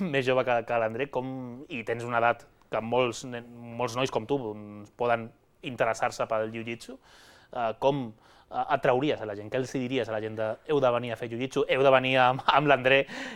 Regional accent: Santa Eulàlia, Catalonia, Spain; la gent que, com jo, que som de Santa Eulàlia

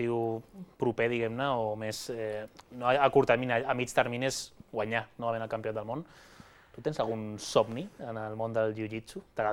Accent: Santa Eulàlia, Catalonia, Spain; la gent que, com jo, que som de Santa Eulàlia

